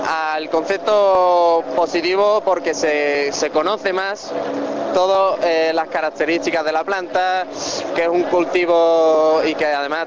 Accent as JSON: {"language": "Spanish", "town": "Seville", "region": "Andalusia", "country": "Spain", "said": "De Sevilla."}